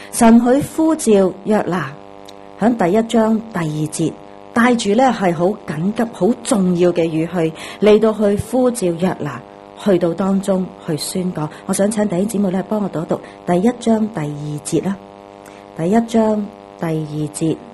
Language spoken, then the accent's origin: Chinese; China; 日本人怎样去对我们中国人的时候